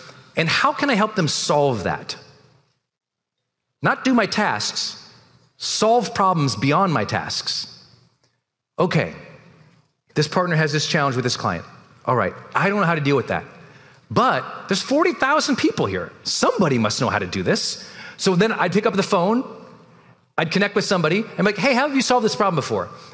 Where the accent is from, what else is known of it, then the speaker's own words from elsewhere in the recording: Montana, United States; And I was a cog from Montana, so no one valued me.